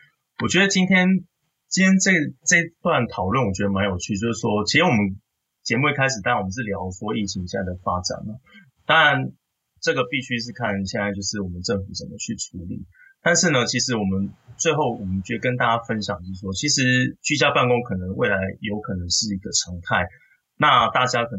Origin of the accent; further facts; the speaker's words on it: Taipei, Taiwan; 那我是来自台湾台北的